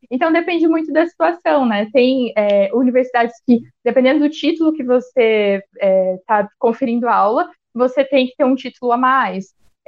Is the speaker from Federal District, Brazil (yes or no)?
no; Londrina, Paraná, Brazil; now in Curitiba, Brazil; Eu sou de Londrina e eu vim morar aqui em Curitiba.